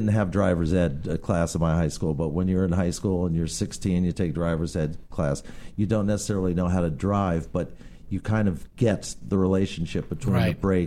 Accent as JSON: {"language": "English", "town": "Forest Hills", "region": "New York", "country": "United States", "tie": "born or raised there", "said": "I grew up in Forest Hills, New York, in Queens"}